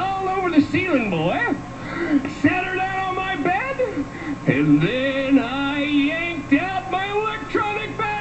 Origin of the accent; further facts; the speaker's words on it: West Virginia, United States; I'm from West Virginia. And I'm Jewish. That's kind of odd. Jewish hillbilly.